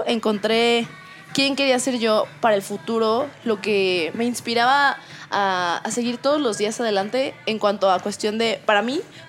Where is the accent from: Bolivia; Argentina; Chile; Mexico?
Mexico; nadie está haciendo esto en México, ¿cómo puedo yo ser parte de esto en mi país, no?